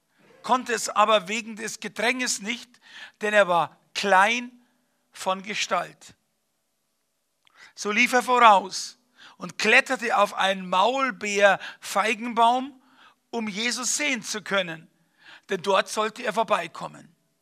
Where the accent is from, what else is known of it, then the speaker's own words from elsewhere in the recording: Bavaria, Germany; kein Deutscher bin, sondern ich bin Bayer, okay? Und da bin ich stolz drauf